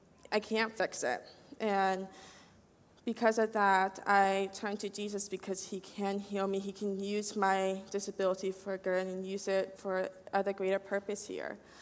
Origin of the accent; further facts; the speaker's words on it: Wyoming, United States; so growing up in Wyoming, I had a really tough life growing up.